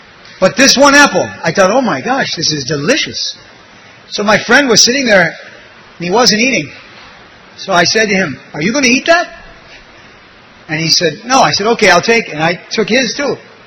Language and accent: English; Michigan, United States; And, you know, I grew up in Michigan. That state is famous for apples.